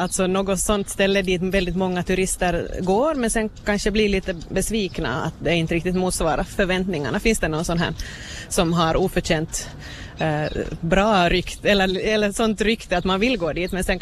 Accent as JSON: {"language": "Swedish", "town": "Vaasa", "region": "Ostrobothnia", "country": "Finland", "said": "som vi österbottningar, som Vasaborna"}